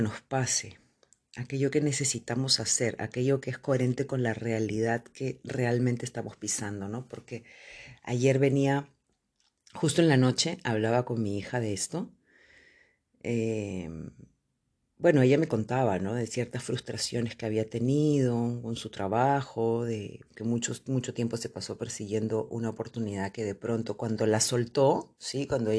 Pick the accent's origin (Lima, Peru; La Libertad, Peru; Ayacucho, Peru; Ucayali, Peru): Lima, Peru; moved away; No había vivido nunca en mi país después de que me había ido. Mis idas a Perú eran simplemente de vacaciones, 10 días, 15 días, 8 días, y nunca se me había ocurrido volver a vivir en el Perú, en Lima, mucho menos en Lima.